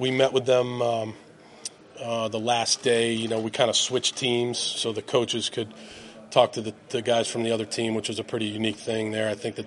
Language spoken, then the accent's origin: English; Boston, Massachusetts, United States; We're both from the Northeast, although he's from New York City and I'm from Boston